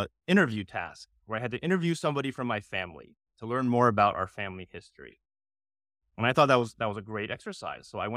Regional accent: Washington, District of Columbia, United States; she followed and spent her last years in Washington, D.C., in Chinatown, where I was also raised.

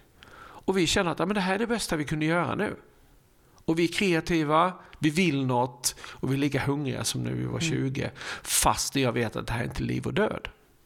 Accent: Harplinge, Halland County, Sweden; För vi växte upp i Harplinge och har gått skolan ihop.

